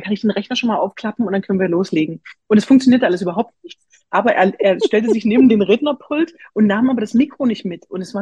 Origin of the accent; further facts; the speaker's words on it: Bitterfeld-Wolfen, Saxony-Anhalt, Germany; now in Leipzig, Germany; Also ich komme aus Bitterfeld-Wolfen ganz ursprünglich, ich lebe in Leipzig